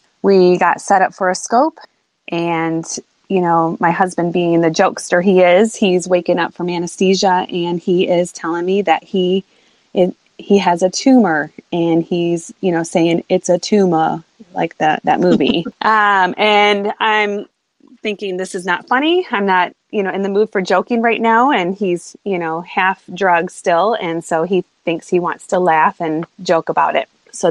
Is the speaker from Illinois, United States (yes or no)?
yes; Chicago, Illinois, United States; now in Austin, United States; We moved to the Austin area from Illinois, from Chicago, in 2014 for my husband's job.